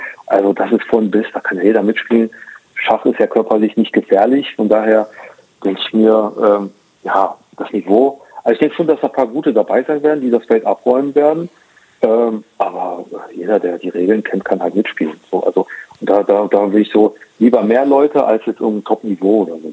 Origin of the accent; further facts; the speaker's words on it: Braunschweig, Lower Saxony, Germany; Ich bin halt hier in dem Ortsteil, wenn man so will, groß geworden.